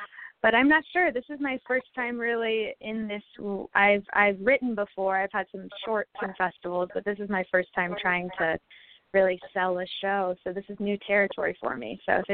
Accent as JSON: {"language": "English", "region": "Kansas", "country": "United States", "tie": "born or raised there", "said": "Well, I think, as I said, growing up in Kansas"}